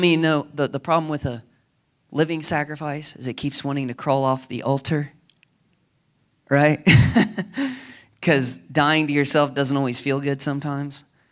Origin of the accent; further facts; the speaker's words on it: United States; I grew up in small town America. You know, I grew up in Brown County.